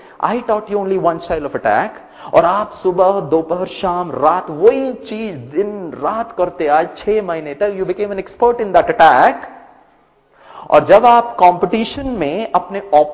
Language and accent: Hindi; Thane, Maharashtra, India; मैं थाने मुंबई से हूं, थाने बेलापुर इंडस्ट्रियल एस्टेट है।